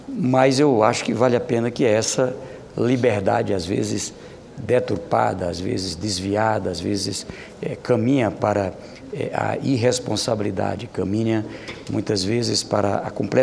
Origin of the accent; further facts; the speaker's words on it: Brazil; Eu, como brasileiro, tenho orgulho do critério da proporcionalidade adotada pelo Brasil